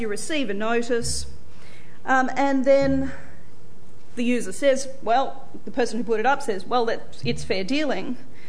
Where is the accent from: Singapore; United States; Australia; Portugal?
Australia; Now, as an Australian, I can be terribly relaxed about this